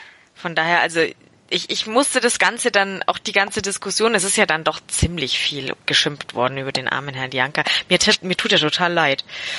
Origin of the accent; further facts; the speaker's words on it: Augsburg, Bavaria, Germany; Denn wir als Augsburger sind ja in diese seltene Freude noch nicht gekommen.